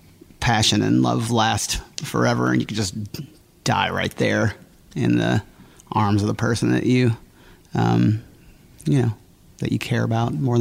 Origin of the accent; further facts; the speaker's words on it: Bloomington, Indiana, United States; also born or lived in Nashville, Tennessee; I moved back home from Nashville, Tennessee, back to Bloomington, Indiana.